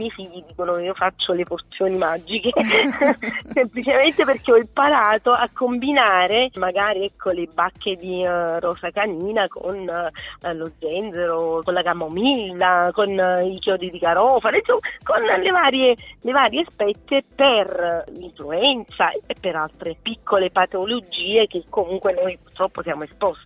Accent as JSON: {"language": "Italian", "town": "Giugliano", "region": "Campania", "country": "Italy", "said": "Della provincia di Napoli, precisamente di Giugliano."}